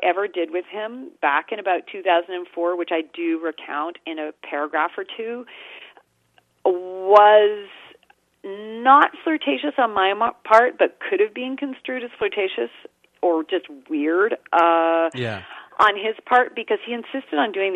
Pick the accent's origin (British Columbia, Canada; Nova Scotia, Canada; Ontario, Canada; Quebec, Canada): Quebec, Canada; Montreal; And I'm from Canada